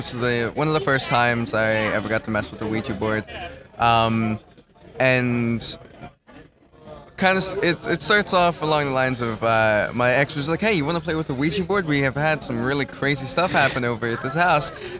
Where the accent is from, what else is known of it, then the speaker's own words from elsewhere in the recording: Newport, Delaware, United States; Delaware. Well, I am actually from Newport.